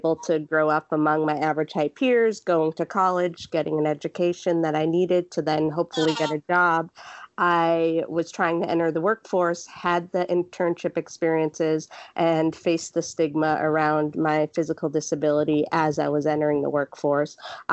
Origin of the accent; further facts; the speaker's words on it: Boston, Massachusetts, United States; born there; So I was born in Boston.